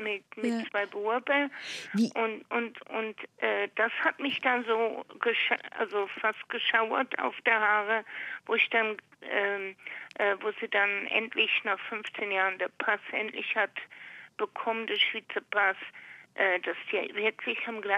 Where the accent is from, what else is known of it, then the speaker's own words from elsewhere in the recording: Düsseldorf, North Rhine-Westphalia, Germany; ich komme aus Düsseldorf